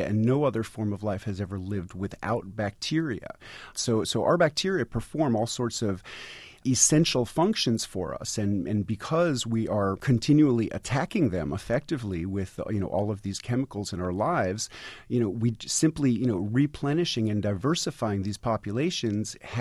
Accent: New York City, New York, United States; Well, growing up in New York City, one of my very favorite foods were sour pickles

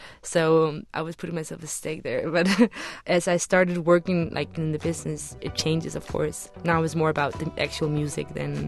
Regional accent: Denmark; that is something that I was confronted with a lot growing up in Denmark.

